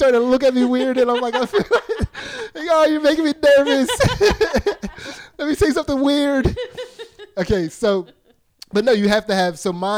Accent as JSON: {"language": "English", "town": "Pottstown", "region": "Pennsylvania", "country": "United States", "tie": "born or raised there", "said": "Louis Gibbs, who I grew up with in Pottstown, Pennsylvania."}